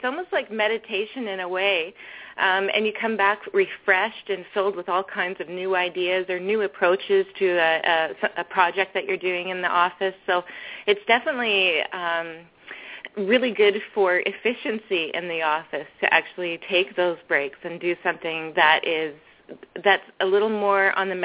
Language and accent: English; British Columbia, Canada; also born or lived in California, United States; Well, I was born in California and came up to Canada with my mother and brothers when she married a Canadian when I was about 8 years old, and I've been up here ever since.